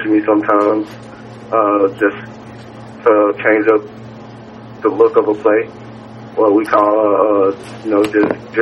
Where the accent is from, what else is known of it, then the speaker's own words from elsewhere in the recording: Warren, United States; I'm in my hometown of Warren